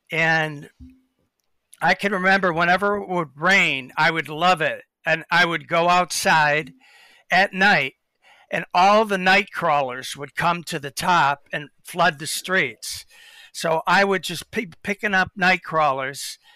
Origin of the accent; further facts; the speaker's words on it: Harrison Township, Michigan, United States; I grew up in Harrison Township, Michigan.